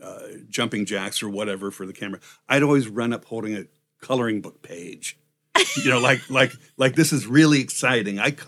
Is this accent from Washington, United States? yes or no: no; Redondo Beach, California, United States; I grew up in Los Angeles, in Redondo Beach. My parents were immigrants after the war from Germany and Poland.